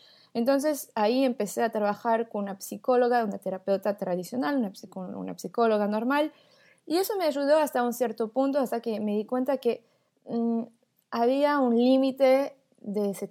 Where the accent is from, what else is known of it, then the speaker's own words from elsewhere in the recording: France; accent: porteño; Spanish is a second language; also born or lived in Brazil / Buenos Aires, Argentina; soy franco-brasileña, viví 5 años en Argentina, Buenos Aires, por eso hablo con un acento porteño.